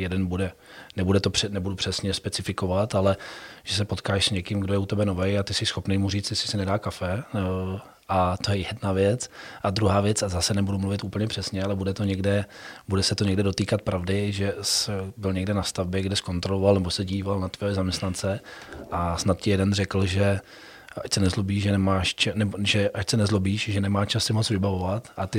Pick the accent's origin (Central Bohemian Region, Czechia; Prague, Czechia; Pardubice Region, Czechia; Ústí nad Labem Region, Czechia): Pardubice Region, Czechia; Pardubice; A ač jsem z Pardubic, tak když jsem dneska nad tím přemýšlel vlastně nad natáčením, tak jsem vlastně rád, že můžu zase pozvat někoho od nás z Pardubic, respektive někoho od nás z kraje.